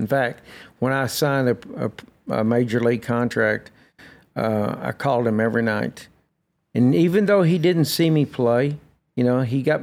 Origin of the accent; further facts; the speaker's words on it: Newark, Texas, United States; I grew up in Newark.